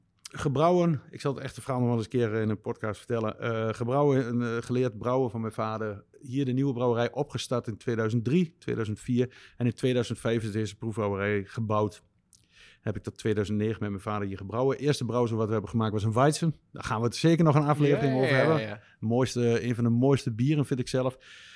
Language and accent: Dutch; Morocco; ik ben Marokkaans.